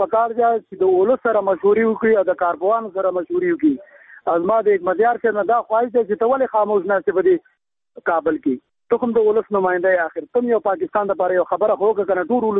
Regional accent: Nangarhar, Afghanistan; د ننګرهار

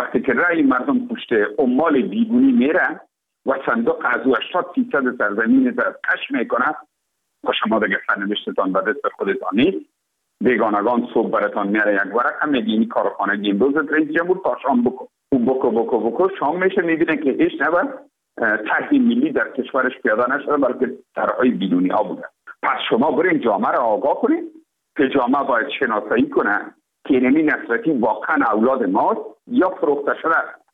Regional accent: Afghanistan; ما افغان هستیم.

